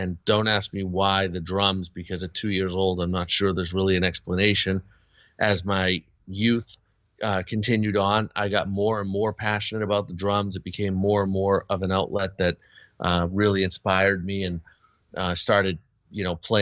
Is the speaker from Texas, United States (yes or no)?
no; Boston, Massachusetts, United States; I grew up in the Boston area, and Gene was local, of course, to the area